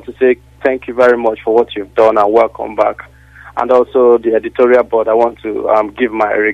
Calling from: Israel; I'm from Israel.

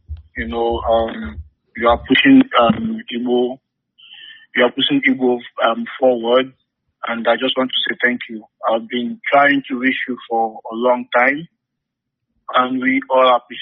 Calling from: California, United States; I'm calling from California.

